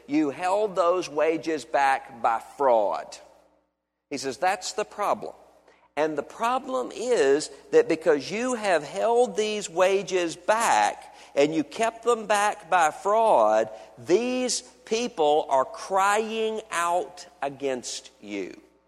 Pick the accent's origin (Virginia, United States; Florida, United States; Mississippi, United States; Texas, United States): Mississippi, United States; here in the state of Kentucky and in my home state of Mississippi